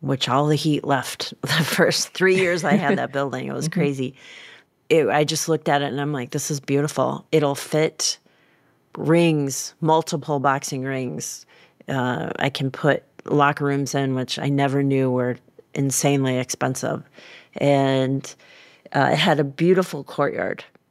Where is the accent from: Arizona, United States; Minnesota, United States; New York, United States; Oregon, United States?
Minnesota, United States; Bloomington; also born or lived in Baltimore; I was born in Baltimore, Maryland, and landed in Bloomington, Minnesota. My father was in the Army and then became an engineer, so we landed here. And so I pretty much grew up here.